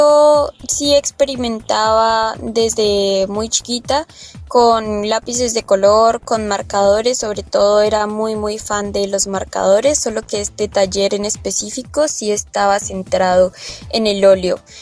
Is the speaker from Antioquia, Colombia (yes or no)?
no; Yopal, Casanare, Colombia; also born or lived in Bogotá / Villavicencio / Medina / Villanueva; now in Meta, Colombia; que he vivido toda mi vida en el llano, me he criado en el llano, nací en Bogotá, sí, pero desde que tengo un año viví en Villavicencio, luego viví en Medina, Cundinamarca, luego viví en Villanueva, Monterrey, me crié en Yopal y estoy de nuevo aquí en el Meta